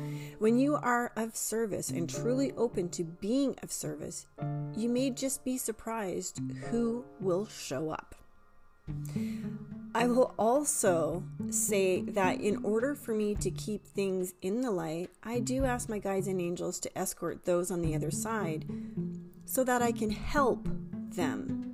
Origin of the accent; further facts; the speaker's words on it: Ontario, Canada; Growing up in Southern Ontario, during the summer months, you can find long-standing tradition